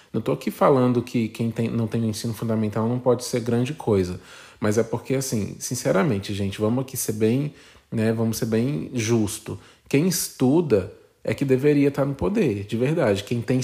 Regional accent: Brazil; E como bom brasileiro que eu sou

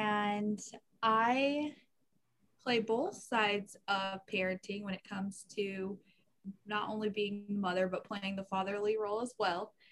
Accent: Arizona, United States; But yeah, and I was born and raised in Arizona.

